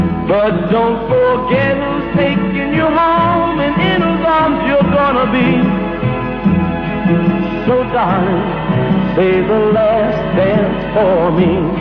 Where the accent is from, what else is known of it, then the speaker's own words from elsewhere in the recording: Hoorn, North Holland, Netherlands; Nou, ik kom dus uit Horen